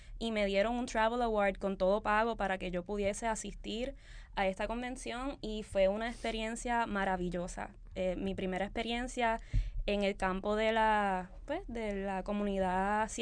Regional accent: Puerto Rico; yo soy de Puerto Rico, aquí acaba de pasar un desastre natural, pero yo estoy interesada en ir.

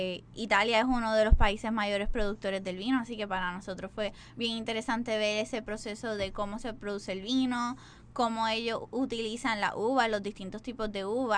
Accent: Puerto Rico; nosotros como puertorriqueños estamos acostumbrados a lo que es la industria de alimentos dentro de Estados Unidos

